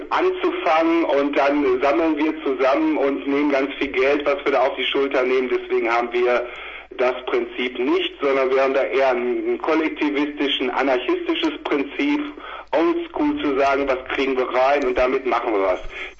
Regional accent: Dortmund, North Rhine-Westphalia, Germany; Ja, wir kommen aus Dortmund.

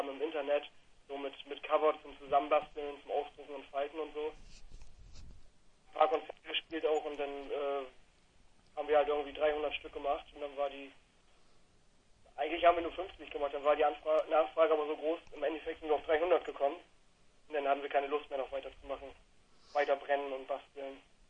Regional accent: Oldenburg, Lower Saxony, Germany; born there; Ja, wir sagen immer Oldenburg. Allerdings, ja, wir sind alle in Oldenburg geboren, so kann man sagen, ne?

